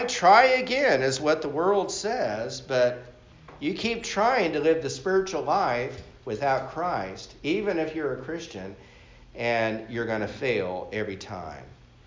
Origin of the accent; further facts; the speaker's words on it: United States; I thank God I was brought up and reared in America.